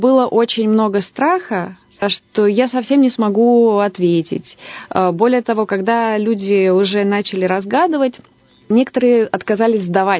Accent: Taganrog, Rostov Oblast, Russia; also born or lived in Moscow / Novosibirsk; now in Irkutsk, Russia; Я приехала сюда из города Новосибирска. Вообще, я и не из Новосибирска. Сама училась в Москве, а родом из города Таганрога, Ростовской области. Я южанка.

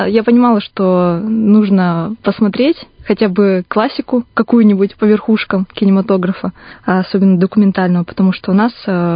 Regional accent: Vikhorevka, Irkutsk Oblast, Russia; now in Irkutsk, Russia; Мне 25 лет. Я из Иркутской области, из Братского района города Вихоревки. В Иркутск я приехала 7 лет назад.

